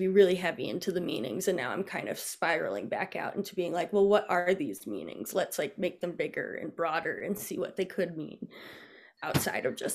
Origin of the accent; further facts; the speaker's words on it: New England, United States; my experiences in growing up in New England and living in New Mexico.